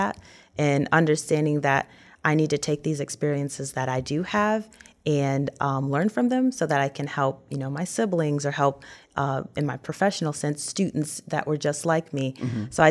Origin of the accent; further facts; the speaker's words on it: Lansing, Michigan, United States; So I am from the Lansing area, uh-huh. so I am a Viking. I went to Lansing Everett.